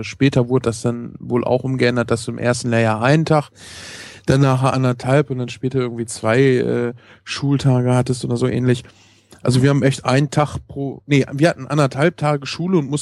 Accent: North Rhine-Westphalia, Germany; Ich komme auch aus NRW

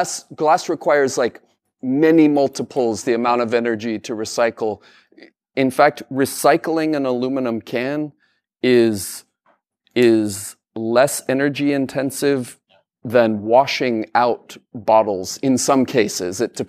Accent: Colorado, United States; Well, so I grew up in Colorado originally

